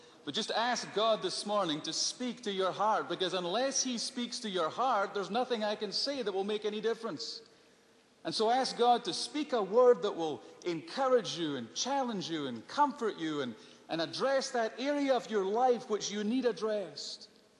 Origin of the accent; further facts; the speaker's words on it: Scotland, United Kingdom; Even though I'm a Scotsman, I wouldn't take money for something like that.